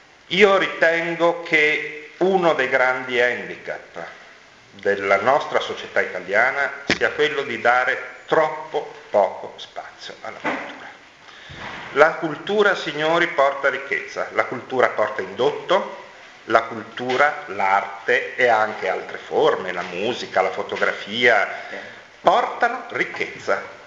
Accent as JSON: {"language": "Italian", "town": "Pietrasanta", "region": "Tuscany", "country": "Italy", "tie": "born or raised there", "also_born_or_lived": "Milan", "said": "anche se sono milanese di nascita, sono ormai pietrasantino d'adozione e vivo lì, diciamo, da quando ero neonato"}